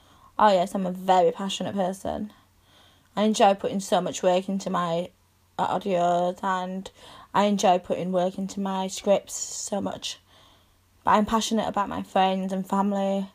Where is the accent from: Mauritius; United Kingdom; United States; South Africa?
United Kingdom; Yorkshire and the Humber; My favourite saying, because we're from Yorkshire, we go, it'll be alright, it'll all come out in the wash.